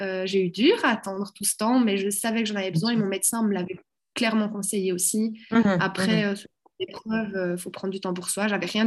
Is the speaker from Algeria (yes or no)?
no; Belgium; Chez nous, en Belgique, on a droit à 6 FIV